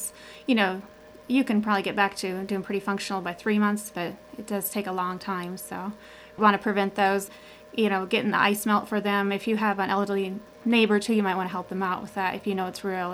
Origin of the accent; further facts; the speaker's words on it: Minnesota, United States; Not too much in this area, but I'm originally from Southwest Minnesota